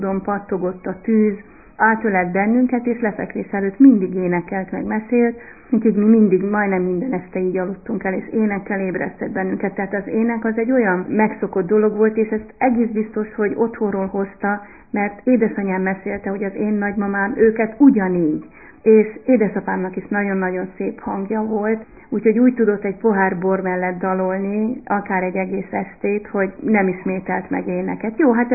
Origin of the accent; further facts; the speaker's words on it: Gyömöre, Győr-Moson-Sopron, Hungary; also born or lived in Felpéc; Én Felpécen születtem, illetve nem is Felpécen, hanem Felpécshez tartozó kicsi tízházból áll a pusztán, Halipusztán. Felpécen kereszteltek és ott anyakönyveztek, de én 1 éves voltam, amikor a szüleim beköltöztek Halipusztáról Gyömörére.